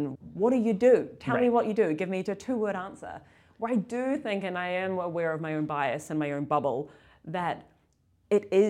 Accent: New Zealand; And I was in New Zealand, I'm from New Zealand, and I was at home over like December, January, February

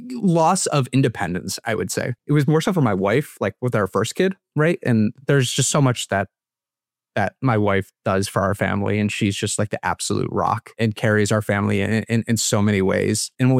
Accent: Chicago, Illinois, United States; Born and raised in Chicago. Live up in the Chicago suburbs with my wife.

